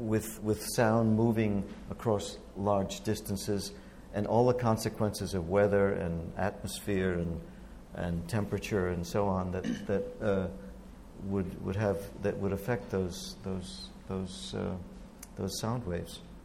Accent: Providence, Rhode Island, United States; But when I was growing up in Providence, everyone would say, well, nothing ever will ever top the sound of Symphony Hall in Boston.

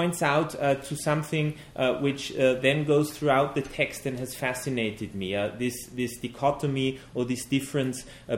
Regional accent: Austria; English is a second language; Then I was a reporter on foreign issues in Austria, in my home country

